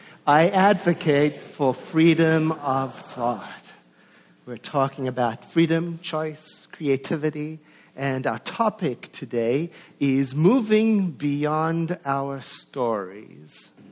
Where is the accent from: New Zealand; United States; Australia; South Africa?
South Africa; born there; I was born in South Africa in 1961.